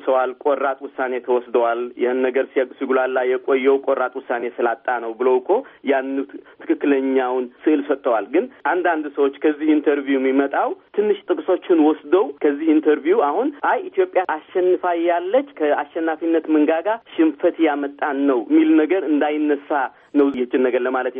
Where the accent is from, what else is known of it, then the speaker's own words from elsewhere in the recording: Keren, Anseba, Eritrea; እኔ በዛው ጦርነት ጊዜ ተወልጄ በዛ ጦርነት ጊዜ ያደግኩ ሰው ነኝ። እኔ ያደግኩበት አካባቢ ብዙ ጊዜ እኔ የኖርኩበት ከረን የሚባል አካባቢ ነው።